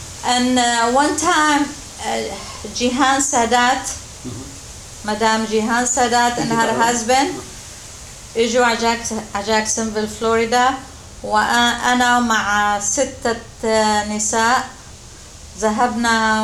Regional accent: Syria; moved away as an adult; أنا أحب بلدي سوريا. مع اني صار لي 46 سنة هون وهنيك ما ربيت غير 20.

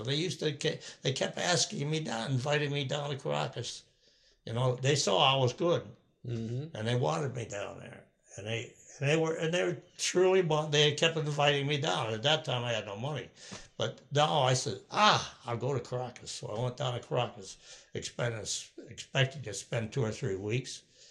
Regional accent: Binghamton, New York, United States; born there; Well, hell, I was born in Binghamton.

